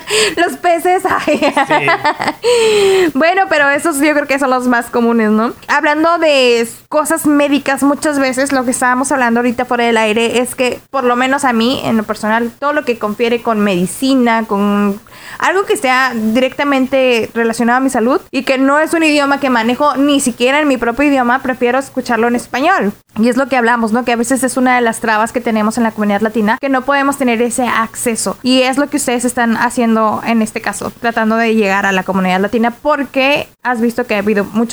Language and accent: Spanish; Mexico; moved away; no sé de dónde vienes tú, pero yo vengo de México